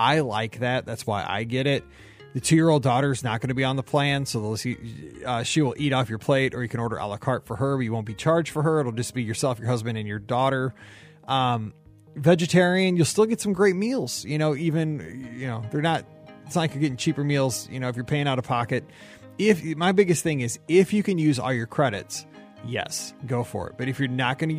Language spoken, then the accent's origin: English; Missouri, United States; And the thing is, I'm from Missouri, okay